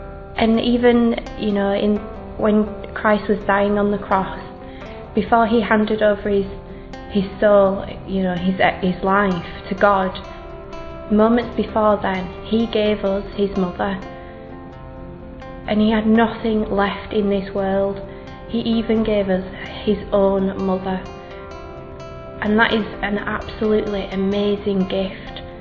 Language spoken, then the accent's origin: English; England, United Kingdom; I'm from England